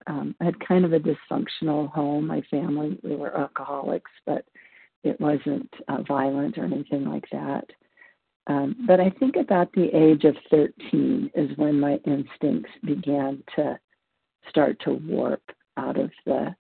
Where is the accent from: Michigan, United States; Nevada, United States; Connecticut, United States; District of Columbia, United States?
Nevada, United States; I'm from Nevada, and I am a recovered compulsive overeater.